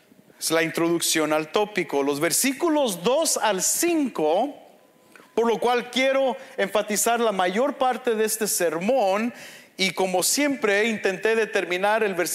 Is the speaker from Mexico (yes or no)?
yes; Michoacán, Mexico; Para que no se enojen, yo soy Michoacán, los de Michoacán, ahí está, ya.